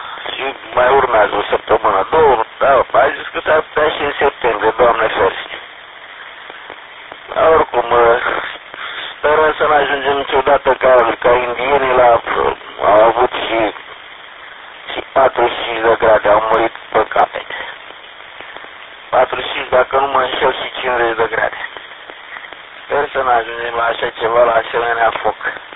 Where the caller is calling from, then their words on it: Slobozia, Ialomița County, Romania; Și sănătate și o zi răcoroasă din Slobozia